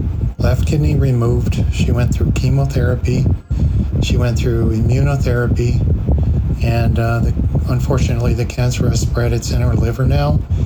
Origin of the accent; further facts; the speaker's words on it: Pennsylvania, United States; I'm from Pennsylvania